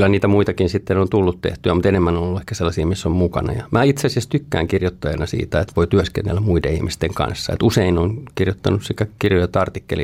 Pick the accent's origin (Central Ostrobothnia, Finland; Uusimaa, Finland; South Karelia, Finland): Uusimaa, Finland; Helsinki; Kuten monet helsinkiläiset, niin en tavallaan mistään. Mä olen syntynyt täällä, mutta jos menee kaupungin hautausmaille, niin sieltä ei löydy yhtään sukulaista. Et juuret vie yhtäältä tuonne Satakuntaan. Ja jossain määrin Turun seudulle ja sitten toisaalta Pohjois-Pohjanmaalle ja Oulun tienoille.